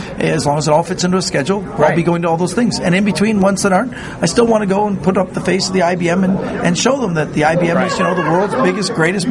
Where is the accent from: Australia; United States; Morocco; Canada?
Canada; but I'm Canadian, so I'm not sure what that is.